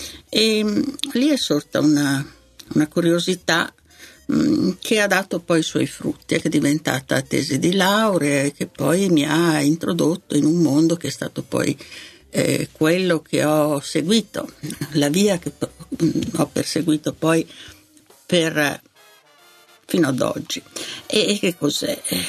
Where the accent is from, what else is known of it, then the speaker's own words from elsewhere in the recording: Milan, Lombardy, Italy; Io sono milanese e quindi per me Varese è stata per tanto tempo il luogo di villeggiatura.